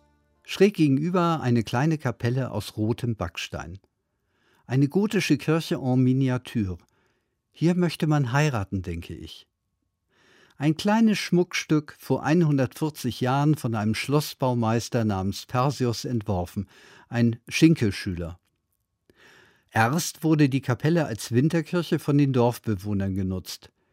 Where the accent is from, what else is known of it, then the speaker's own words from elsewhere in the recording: Schleswig-Holstein, Germany; eher wie die großen Gutshäuser, die ich aus meiner Heimat in Schleswig-Holstein kenne.